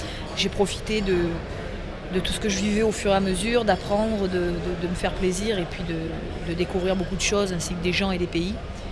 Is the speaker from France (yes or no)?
yes; Provence-Alpes-Côte d'Azur, France; Moi, je suis des Alpes de Haute-Provence.